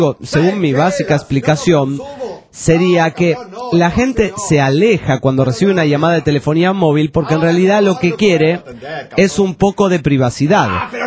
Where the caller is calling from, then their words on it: Atlanta, Georgia, United States; de Atlanta, Georgia.